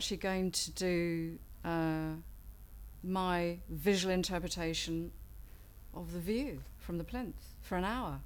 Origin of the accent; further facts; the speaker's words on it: Woking, South East England, United Kingdom; and I'm 46, and I come from Woking in Surrey.